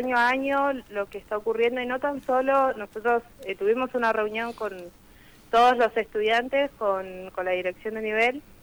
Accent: Andacollo, Neuquén, Argentina; yo soy de Andacollo, y poderme ir a Las Ovejas a estudiar es un golazo.

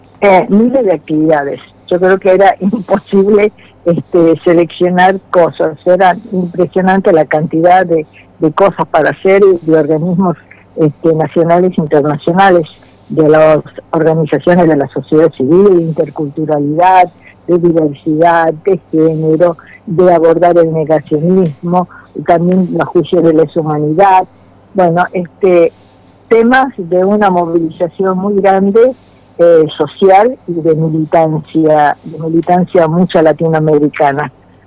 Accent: Tucumán, Argentina; yo vengo desde Tucumán

